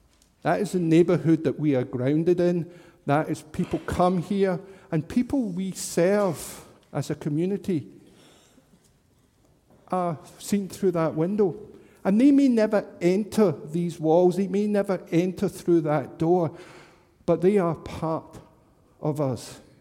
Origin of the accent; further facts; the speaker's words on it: Scotland, United Kingdom; I grew up in Scotland and there was a wall in the Scottish-English border that was built by the Romans.